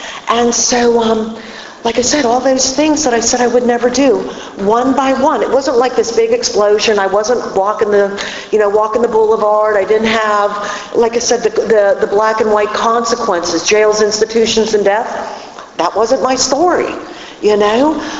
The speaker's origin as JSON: {"language": "English", "town": "Pittsburgh", "region": "Pennsylvania", "country": "United States", "accent": "Pittsburgh", "said": "And if you can't tell by the accent, I'm from Pittsburgh."}